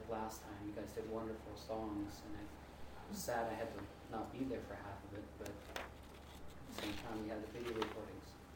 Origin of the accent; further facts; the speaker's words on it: Old Harbor, Alaska, United States; I'm a fisherman from Old Harbor.